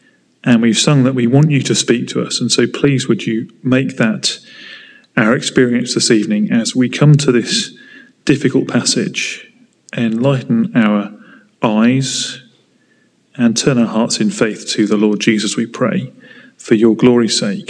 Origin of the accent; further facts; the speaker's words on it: United Kingdom; Not out loud, of course, we are British after all, but in our hearts, and God knows our hearts.